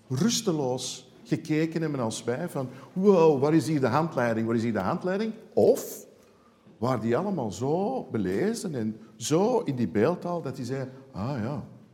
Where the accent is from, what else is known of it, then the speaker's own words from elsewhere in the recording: Antwerp, Flanders, Belgium; Als Antwerpenaar denk ik van, ja.